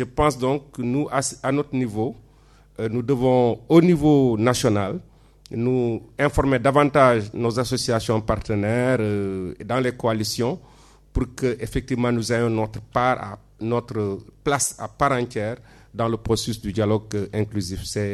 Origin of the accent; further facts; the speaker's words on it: Senegal; donc je viens du Sénégal.